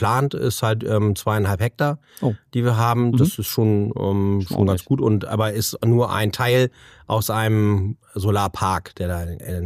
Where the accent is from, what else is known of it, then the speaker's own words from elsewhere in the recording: Ramelsloh, Lower Saxony, Germany; Ich bin 53 Jahre alt, komme aus Ramelsloh, also hier aus dem Geschäftsgebiet. Bin Familienvater von zwei fast erwachsenen Kindern und aufgewachsen auf dem elterl